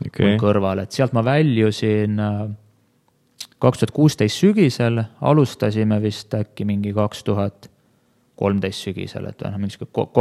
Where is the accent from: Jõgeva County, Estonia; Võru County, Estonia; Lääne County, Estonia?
Jõgeva County, Estonia; Minu kodukandis Jõgeva maal on ilusad teed, aga ühtegi sõitu seal ei olnud.